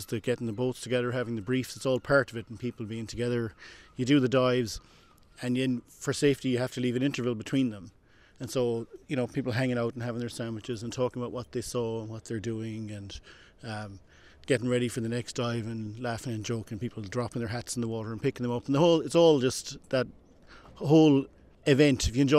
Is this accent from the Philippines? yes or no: no; Claddagh, Connacht, Ireland; I'm from Claddagh, which you can nearly see my parents' house from here. So I'd always been around the water kind of thing.